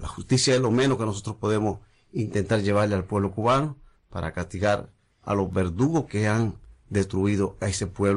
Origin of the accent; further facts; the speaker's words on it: Dominican Republic; y no es ajeno que nosotros, como dominicanos, no hagamos nada